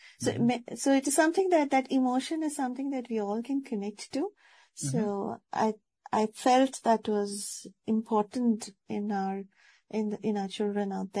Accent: India; English is a second language; moved away; Like, I'm from India. So in India, you would see like how you described

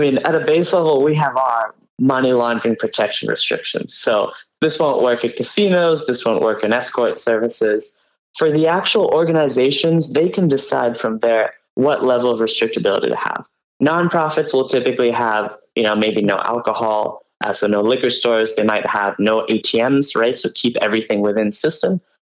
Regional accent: Malawi; now in United States; Now, what had happened is, again, I'm from Malawi, and so I'm not a U.S. citizen.

